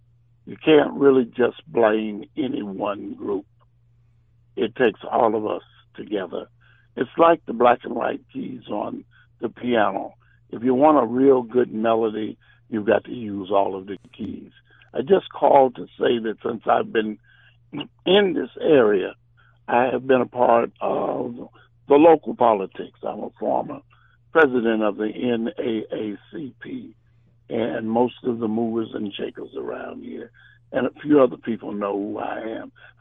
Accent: St. Louis, Missouri, United States; I am originally from St. Louis, and so I know a lot about what went on in St. Louis. I am a product of those years, the struggle years.

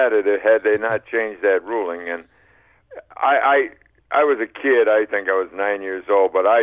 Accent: Chicago, Illinois, United States; the first ball game I ever attended, and I'm originally from Chicago, was June 17th, 1941, at the old Comiskey Park.

